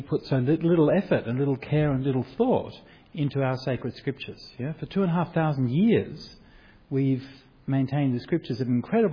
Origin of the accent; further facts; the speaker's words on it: Perth, Western Australia, Australia; I'm just a monk from Perth. You know, I grew up in Corbinia, right?